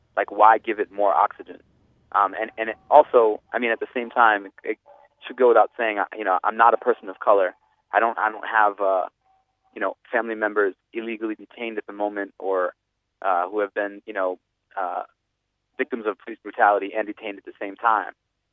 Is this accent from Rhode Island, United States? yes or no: yes; Providence, Rhode Island, United States; I'm from Providence, Rhode Island.